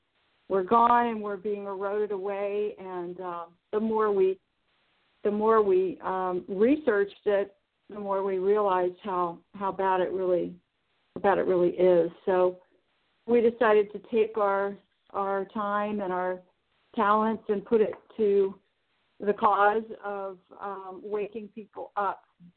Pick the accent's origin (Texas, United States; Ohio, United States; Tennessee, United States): Texas, United States; We're from Texas, but we were out in Los Angeles working because that's the place to be for film.